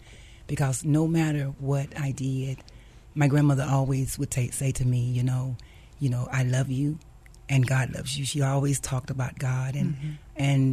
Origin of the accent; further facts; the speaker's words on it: Center, Texas, United States; born there; Well, I was born in a small town in Texas called Center, Texas, and I came from a family of business.